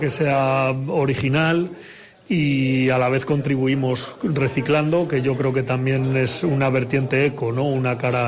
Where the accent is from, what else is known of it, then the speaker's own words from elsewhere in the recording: Cuéllar, Castile and León, Spain; yo vengo de Cuéllar. En Cuéllar, como sabéis, defendemos los encierros más antiguos de España.